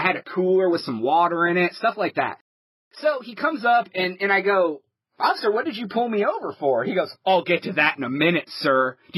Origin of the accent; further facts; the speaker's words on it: Ohio, United States; We're actually from Northeast Ohio.